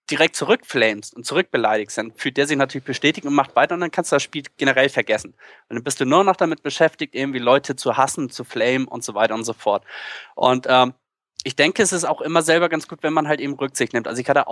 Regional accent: Hamburg, Germany; als Hamburger natürlich ganz cool

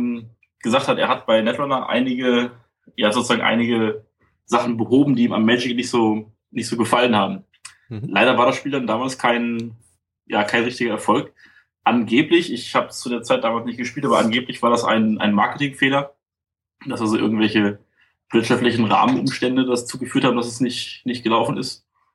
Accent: Münster, North Rhine-Westphalia, Germany; now in Bayreuth, Germany; Ich komme aus dem schönen kleinen Bayreuth. Beziehungsweise genau genommen komme ich aus Münster, aus Nordrhein-Westfalen, bin aber dann nach Bayreuth gezogen.

